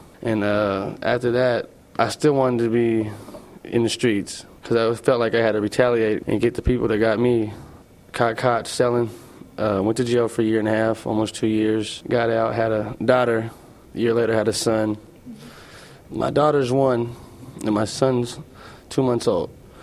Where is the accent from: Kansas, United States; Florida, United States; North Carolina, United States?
North Carolina, United States; High Point; I'm from High Point. I was growing up, it was pretty hard.